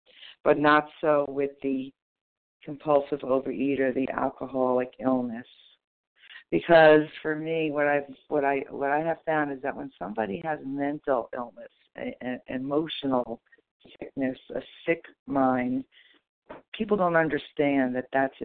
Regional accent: New Jersey, United States; from New Jersey.

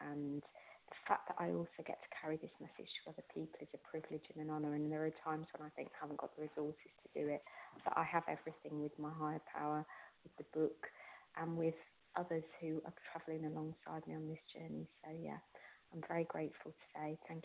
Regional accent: United Kingdom; I'm a recovered compulsive eater, and from the UK.

